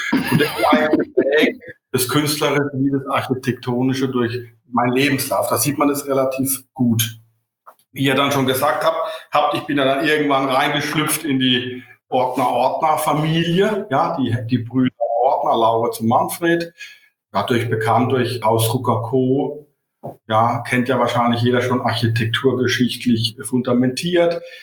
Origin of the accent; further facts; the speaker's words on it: Rhineland-Palatinate, Germany; Bin ein Pfälzer, bin kein Kölschum, ja, und bin ja in der Nähe geboren worden